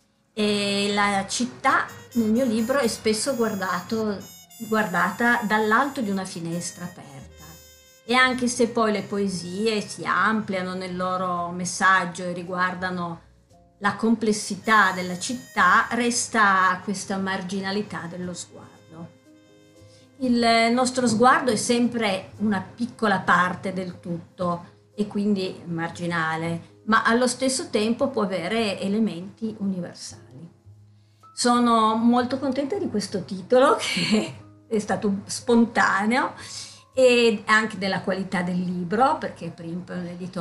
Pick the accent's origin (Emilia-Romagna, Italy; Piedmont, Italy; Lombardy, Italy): Piedmont, Italy; Turin; Sono nata a Torino, anche i miei genitori sono di Torino, dei miei nonni sono la nonna paterna, infatti … che è un nome di origine napoletana, uh-huh. Mio nonno era di Napoli, paterno, e gli altri della Val Vigezzo.